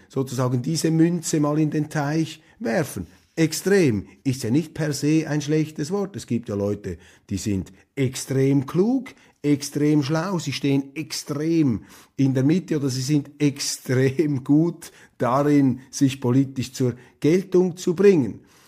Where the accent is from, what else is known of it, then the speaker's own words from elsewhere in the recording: Wallisellen, Zurich, Switzerland; Wir haben gar nicht mehr diesen Umgang in Wallisellen oder im Zürcher Unterland, wo ich aufgewachsen bin.